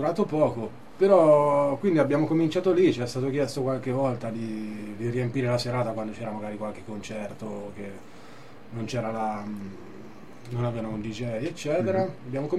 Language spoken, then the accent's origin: Italian; Perugia, Umbria, Italy; ho 37 anni, vengo da Perugia.